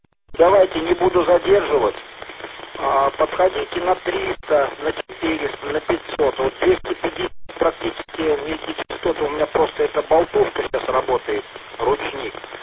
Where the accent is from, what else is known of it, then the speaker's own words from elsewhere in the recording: Volgograd, Volgograd Oblast, Russia; Я из Волгограда, с Кировского района, со Сталинского поселка, там родился, там живу